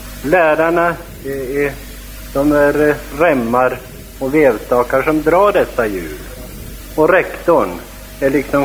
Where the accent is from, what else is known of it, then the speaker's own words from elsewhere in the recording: Jämtland County, Sweden; Det är väl så att jag är norrlänning, närmare bestämt från Jämtland.